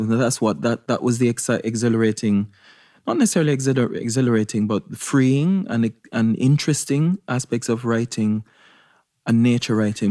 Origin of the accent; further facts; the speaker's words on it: Jamaica; is involves a history of slavery. That's how I'm Jamaican.